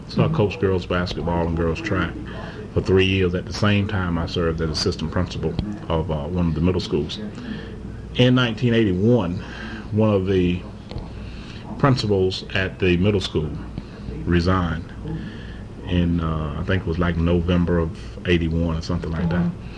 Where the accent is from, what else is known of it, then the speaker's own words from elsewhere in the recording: Goldsboro, North Carolina, United States; Okay, I'm originally from Goldsboro, graduated from Dillard High School in 1966